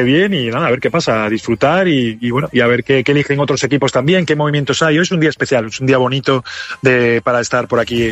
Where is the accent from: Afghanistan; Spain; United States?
Spain; al final somos españoles y hacemos lo que se puede, o sea, el acento, por mucho que queramos, es difícil siempre cambiarlo.